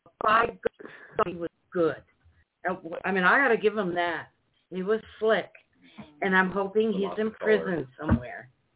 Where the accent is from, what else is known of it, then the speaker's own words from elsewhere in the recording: Chicago, Illinois, United States; also born or lived in Minnesota; We're originally from Minnesota. I personally, growing up, I spent a lot of time in Illinois, Chicago and surrounding areas.